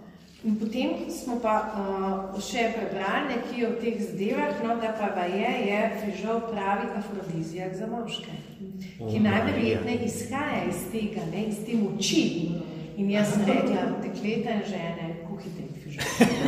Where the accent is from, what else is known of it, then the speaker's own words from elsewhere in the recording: Ribnica, Southeast Slovenia, Slovenia; Se pravi, prihajam iz Ribance in vsak recept ima svoj pregovor v ribniškem narečju.